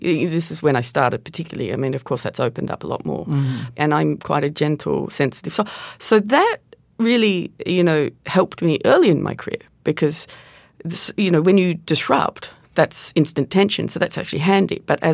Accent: Tasmania, Australia; I'm a larger woman. I'm from Tasmania, which is the small state in Australia. And I'm a lesbian.

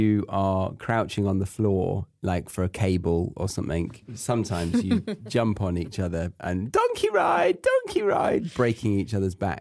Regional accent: East Horsley, South East England, United Kingdom; I was raised in Horsley. There's no hospital in Horsley. There's a veterinary. I was born just outside of London in a county called Surrey to the southwest.

